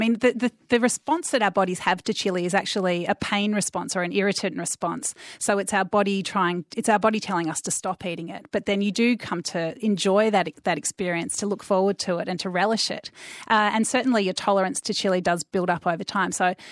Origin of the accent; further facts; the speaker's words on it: Australia; growing up in Australia these days, you do get exposed to so much food from different places